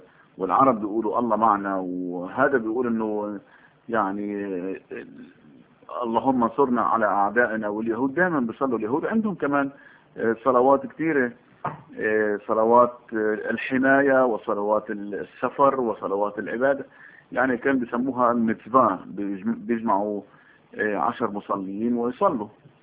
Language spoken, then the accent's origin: Arabic; Jerusalem, Palestine; أنا من مواليد مدينة القدس. مدينة القدس أعتقد أنه أحلى مدينة في العالم